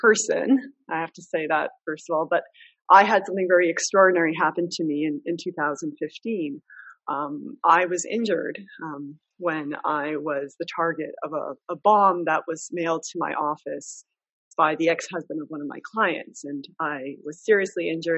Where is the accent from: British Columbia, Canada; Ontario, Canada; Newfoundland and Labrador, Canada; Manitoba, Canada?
Manitoba, Canada; Winnipeg; I am a lawyer from Winnipeg, Manitoba.